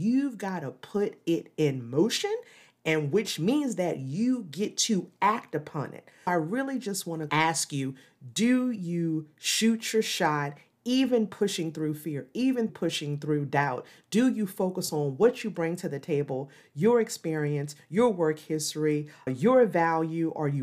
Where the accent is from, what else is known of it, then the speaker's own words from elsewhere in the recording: New Castle, Delaware, United States; So just for you to know, I come from Delaware, Newcastle, Delaware, right outside of Wilmington.